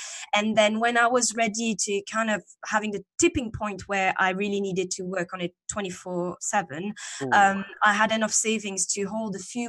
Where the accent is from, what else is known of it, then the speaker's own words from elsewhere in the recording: Belgium; first language French; English is a second language; moved away as an adult; now in London, United Kingdom; First in French, because that's my native language. I'm from Belgium. And then I moved to London 7 years ago.